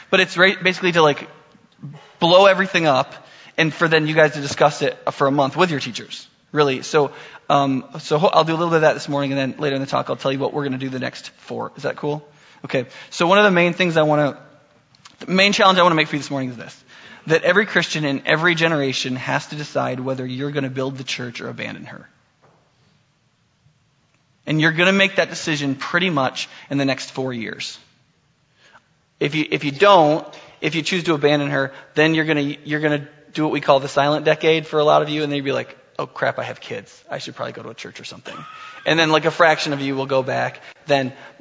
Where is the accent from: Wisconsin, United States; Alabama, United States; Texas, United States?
Wisconsin, United States; Madison; I'm from Madison, Wisconsin, which is where the Freedom From Religion Foundation was founded.